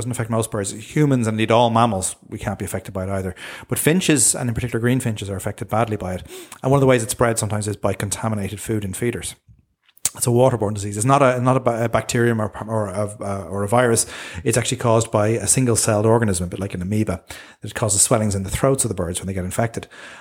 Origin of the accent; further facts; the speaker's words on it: Dublin, Leinster, Ireland; I grew up in South Dublin, went to the Wicklow Mountains all the time.